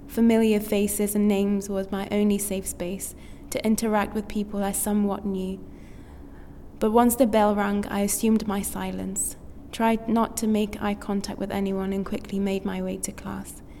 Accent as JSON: {"language": "English", "country": "France", "accent": "French", "second_language": "English", "said": "I knew they wouldn't understand, and when I did speak, some would mock my French accent."}